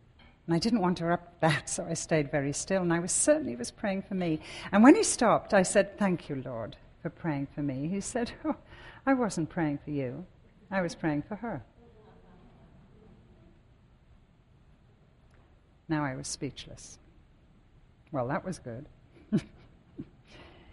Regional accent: Bootle, North West England, United Kingdom; When I was a little girl in the middle of the Second World War, we lived in Liverpool near Bootle. I was born in Bootle, where … come from.

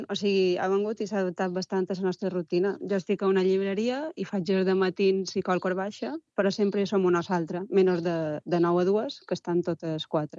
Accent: Bunyola, Balearic Islands, Spain; Ja havia estat també l'any passat a Bunyola, nosaltres som de Bunyola, i mos coneixíem.

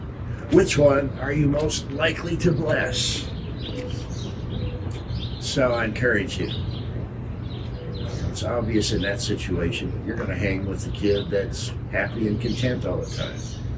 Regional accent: United States; born there; I was born in America. I was born white.

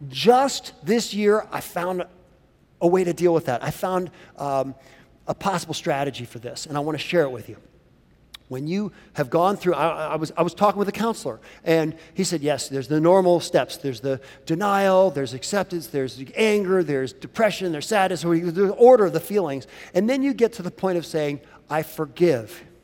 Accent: the South, United States; I'm from the South, and we have a phrase in the South that says

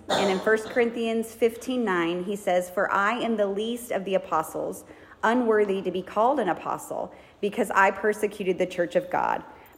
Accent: Dallas, Texas, United States; And I grew up in Dallas. All my little mommy friends were in Dallas.

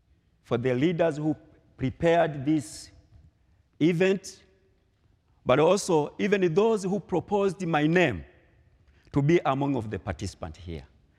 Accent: Tanzania; first language Swahili; English is a second language; Dear folks, sometimes my accent can be a challenge to you. In Tanzania, we are speaking Swahili language.

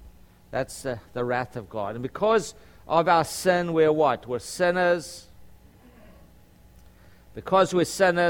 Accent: Durban, KwaZulu-Natal, South Africa; I grew up in South Africa, and we in the city of Durban, where I grew up, which is climate was pretty much like Orlando.

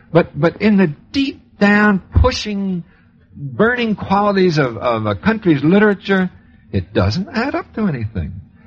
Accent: Midwest, United States; I am a Midwesterner.

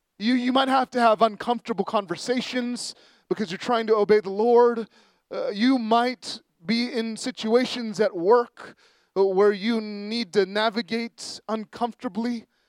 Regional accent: San Francisco, California, United States; I grew up in San Francisco, and in San Francisco, they have what LA doesn't have, and it's a good bus system.

